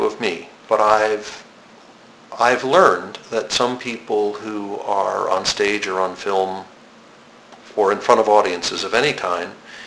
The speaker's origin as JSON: {"language": "English", "town": "Poughkeepsie", "region": "New York", "country": "United States", "said": "I'm from Poughkeepsie, New York, and there were studios there that taught dance, taught acting, gymnastics even"}